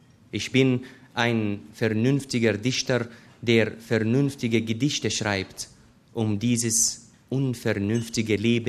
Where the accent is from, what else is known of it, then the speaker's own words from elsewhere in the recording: Syria; now in Austria; ich komme aus Syrien. Ich bin Ende 2014 angekommen in Österreich und wurde in Aschau in der Nähe von Oberschützen zugeteilt, in einem Quartier. Und dort bin ich ein Jahr geblieben